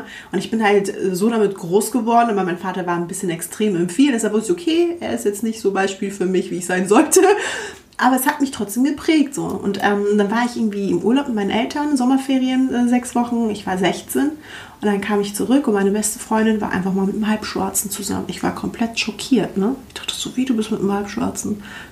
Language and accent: German; Hamburg, Germany; wir sind halt in Wilhelmsburg groß geworden beide, das ist so ein Ghetto so in Hamburg.